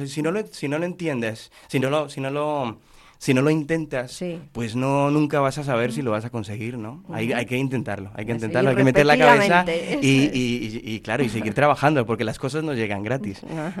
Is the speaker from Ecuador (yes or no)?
no; Colombia; now in Spain; terminé cantando en musicales aquí en España. Yo soy de Colombia